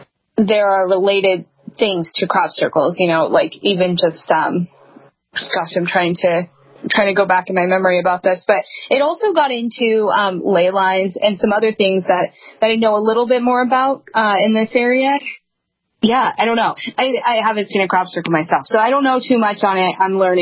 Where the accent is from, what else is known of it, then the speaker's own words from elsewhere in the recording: Montana, United States; I grew up in Montana, and the only exposure I had to crop circles were ones that everyone was fairly certain kids were doing in the field.